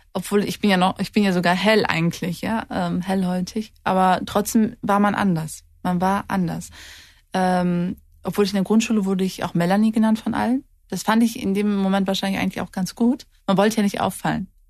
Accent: Wallenhorst, Lower Saxony, Germany; Ich bin ja in dem Dorf Wallenhorst aufgewachsen. Wir waren die einzigen türkischen Bewohner dort. Bis zu meinem 14. Lebensjahr kannte ich nur Deutsch. Ich kannte keine Türken. Ich wusste zwar, dass meine Eltern Türken sind

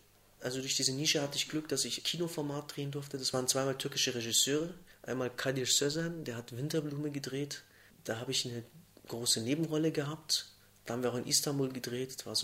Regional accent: Germany; also born or lived in Munich, Germany / Cologne, Germany; Obwohl ich geboren war in Deutschland, obwohl ich aufgewachsen bin und deren Sprache sogar bayerisch kann, war ich in München, fühlte ich mich immer als Ausländer.

